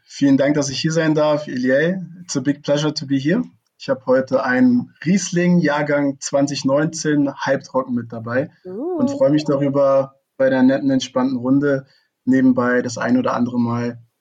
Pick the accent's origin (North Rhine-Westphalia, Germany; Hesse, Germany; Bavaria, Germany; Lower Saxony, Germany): Lower Saxony, Germany; Braunschweig; born there; now in Hannover, Germany; Ich bin 27 Jahre alt und komme aus dem wunderschönen Hannover. Bin gebürtiger Braunschweiger.